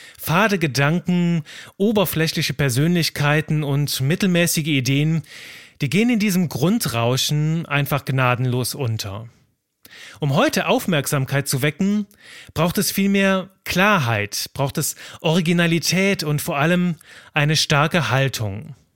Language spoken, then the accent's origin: German; Belgium; now in Cologne, Germany; Ich bin 32 Jahre alt und die Stimme hinter diesem Podcast. Ich bin Belgier und liebe ganz klischeemäßig Fritten, Schokolade und Bier. Und heute lebe ich im schönen Köln